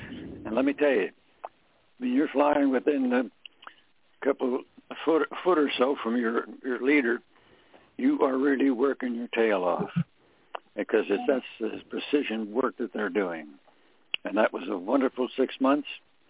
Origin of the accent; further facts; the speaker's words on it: Scranton, Pennsylvania, United States; And small world that it is, I'm from Scranton, Pennsylvania.